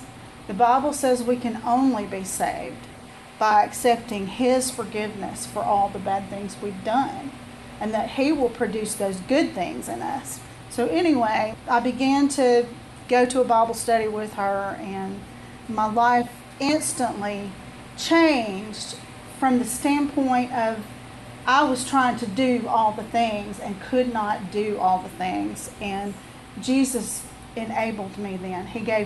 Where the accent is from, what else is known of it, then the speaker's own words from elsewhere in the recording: Thomasville, Alabama, United States; I was born in Thomasville, Alabama, a very small town